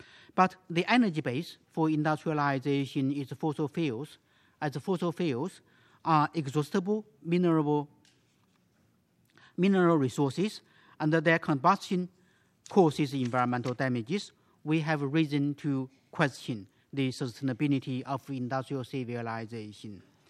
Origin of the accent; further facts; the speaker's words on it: China; English is a second language; As I'm from China, you may allow me to share with you some of the experiences in China's green goal making in the development planning process.